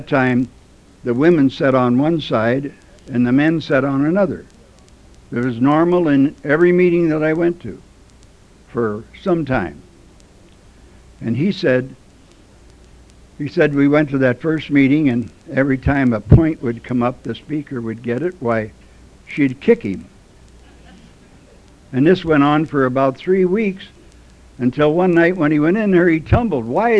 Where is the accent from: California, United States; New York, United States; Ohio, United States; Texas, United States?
Ohio, United States; Lima; And I was born and raised in Lima, Ohio.